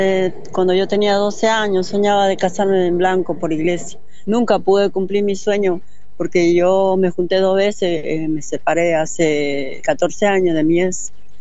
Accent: Salta, Argentina; moved away; Yo soy de Salta. Yo cuando yo llegué de Salta, o sea, yo vine con plata

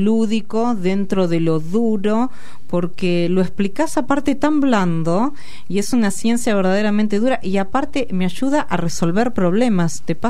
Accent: Carlos Casares, Buenos Aires Province, Argentina; born there; yo nací en Carlos Casares, provincia de Buenos Aires

